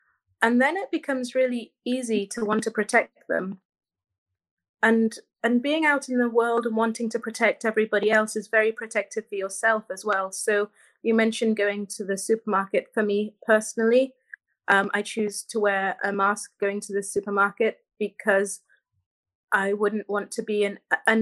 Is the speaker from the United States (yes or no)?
no; Wales, United Kingdom; yeah, I'm Welsh.